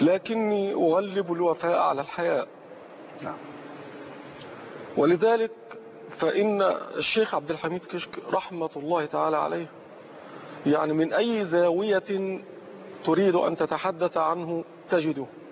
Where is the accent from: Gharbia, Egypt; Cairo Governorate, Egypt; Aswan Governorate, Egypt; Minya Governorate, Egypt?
Cairo Governorate, Egypt; Cairo; كنت طفلا صغيرا يعني وأنا ابن 4 سنين وأنا من مواليد حي حدائق القبة